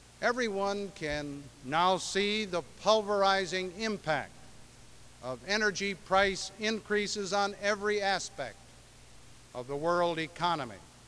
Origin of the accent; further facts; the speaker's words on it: Michigan, United States; On behalf of the American people, on behalf of my home state of Michigan, on behalf of the city of Detroit